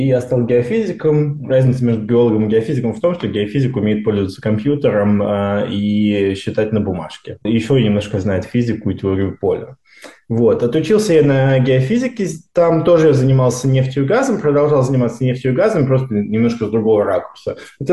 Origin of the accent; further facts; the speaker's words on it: Moscow Oblast, Russia; Я из Подмосковья учился в обычной школе, которая потом стала лицеем.